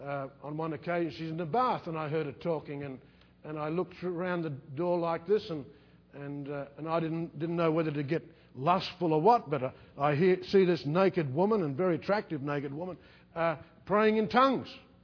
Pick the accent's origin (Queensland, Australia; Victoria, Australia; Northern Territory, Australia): Northern Territory, Australia; Darwin; I grew up in Darwin, in the north of Australia